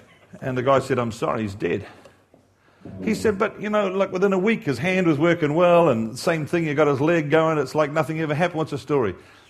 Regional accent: Waiuku, Auckland, New Zealand; born there; I was born in Waiuku, small country town. I was the youngest of six children.

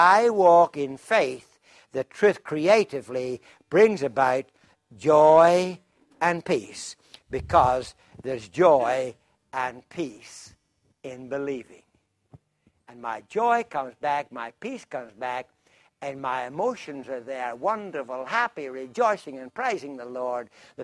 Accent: Ireland; Do you know, I'm Irish and I love a bargain.

